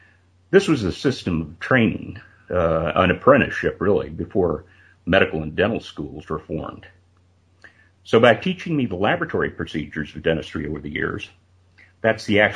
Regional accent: Las Cruces, New Mexico, United States; born or raised there

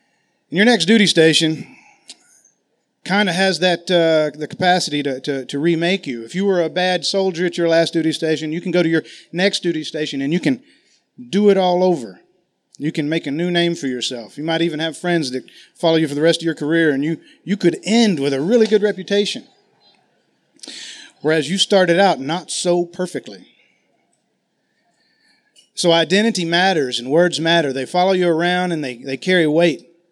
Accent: Massachusetts, United States; accent: Massachusetts; I have my Massachusetts accent today.

